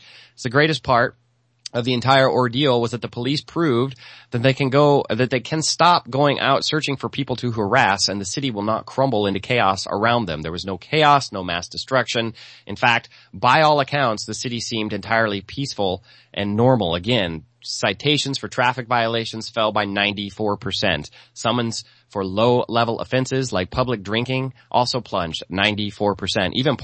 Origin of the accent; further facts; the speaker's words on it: St. Louis, Missouri, United States; And a lot of you guys know I grew up in St. Louis. I got a lot of friends in St. Louis.